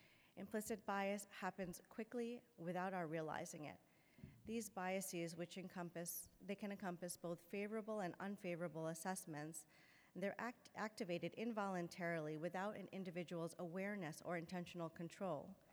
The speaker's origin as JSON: {"language": "English", "region": "New York", "country": "United States", "tie": "born or raised there", "also_born_or_lived": "India", "said": "I was born in India but grew up in New York. How old were you when you came to the US? I was almost two."}